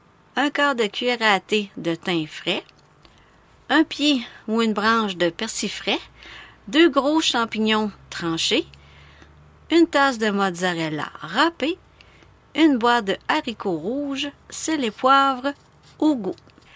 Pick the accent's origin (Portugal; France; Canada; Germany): Canada; Quebec; dans mon coin de pays, en Abitibi, c'est pas mal pluvieux.